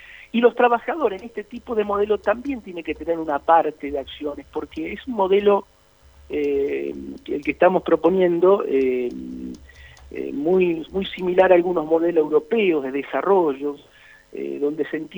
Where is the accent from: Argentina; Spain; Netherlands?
Argentina; Santa Fe; como santafesino yo estoy mirando los 90 años de historia de la empresa